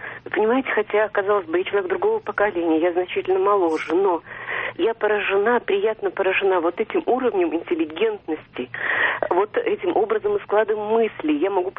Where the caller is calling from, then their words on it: Moscow, Russia; я звоню из Москвы.